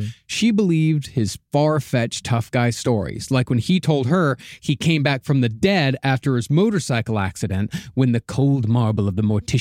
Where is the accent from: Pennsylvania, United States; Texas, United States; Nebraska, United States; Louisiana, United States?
Texas, United States; Rochester; I'm not from Lubbock, Texas. I'm from Rochester, Texas.